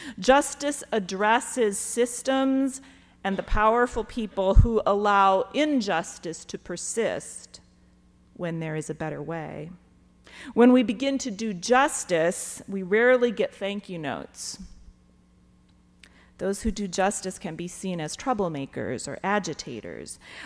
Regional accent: Wisconsin, United States; Anybody from Wisconsin out there? I'm from the Midwest.

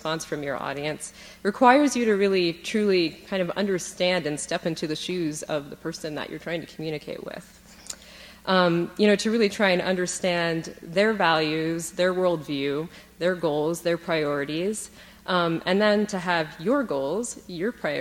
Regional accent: Germany; moved away as an adult; now in United States; I spent the first 18 years of my life growing up in Germany, where my dad was stationed with the US military and where my mom was from, and raised in the Catholic tradition.

